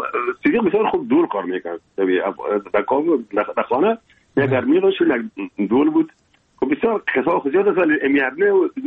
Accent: Afghanistan

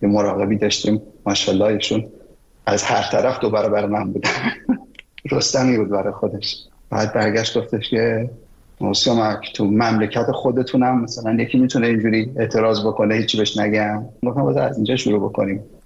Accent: Iran; من از سن تو بیشتر وقت تو ایران بودم، همینجا زاده شدم، هم تعداد سالهایی که تو ایران زندگی کردم از سالهای عمر تو بیشتره.

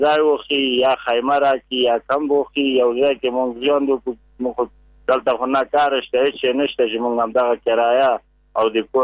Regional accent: Kapisa, Afghanistan; now in Kabul, Afghanistan; مونږ کاپیسا ولایت نه استو. نشا ولسوالي پچغان درې نه راغلی.

